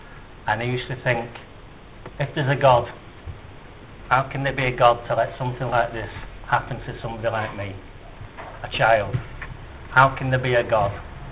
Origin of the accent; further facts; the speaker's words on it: Scotland, United Kingdom; born there; I was born in Scotland.